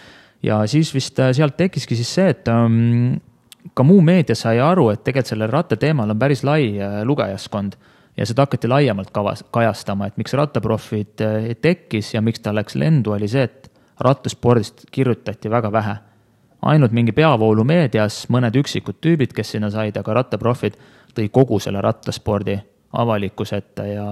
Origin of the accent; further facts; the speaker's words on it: Jõgeva County, Estonia; Minu kodukandis Jõgeva maal on ilusad teed, aga ühtegi sõitu seal ei olnud.